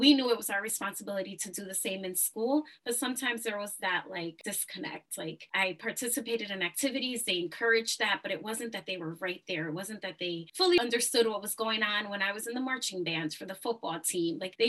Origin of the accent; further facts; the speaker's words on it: Passaic, New Jersey, United States; Yeah, so I ended up growing up in North New Jersey. My mom arrived to New York, but as they decided where to live or work situations, they ended up in a town called Passaic, really close to New York, Jersey City, Newark.